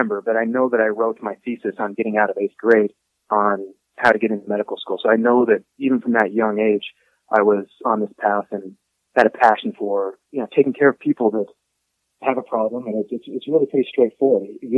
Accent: Colorado, United States; And I'm originally from Colorado, very northeast corner of the state.

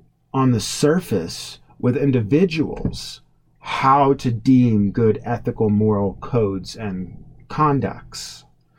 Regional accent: United States; You know, there's places that are a lot harsher than my home country of America.

